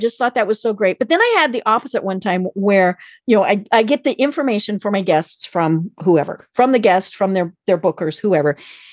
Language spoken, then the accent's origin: English; Colorado, United States; now in Atlanta, United States; Now, the really funny thing is I tell them I live in Atlanta, but I'm from Colorado.